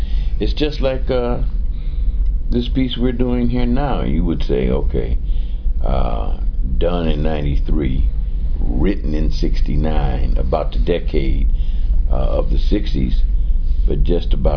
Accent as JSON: {"language": "English", "town": "Evanston", "region": "Illinois", "country": "United States", "tie": "born or raised there", "said": "I was brought up out there in Evanston."}